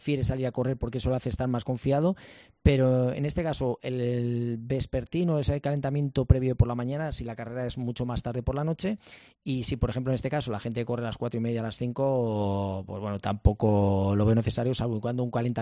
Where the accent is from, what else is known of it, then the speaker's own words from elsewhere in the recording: Madrid, Community of Madrid, Spain; soy de aquí, de Madrid